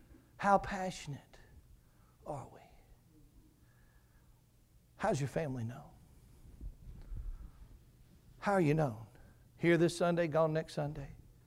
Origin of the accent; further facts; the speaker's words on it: Mississippi, United States; Man, I'm in North Mississippi, my hometown. I know what kind of people are around here.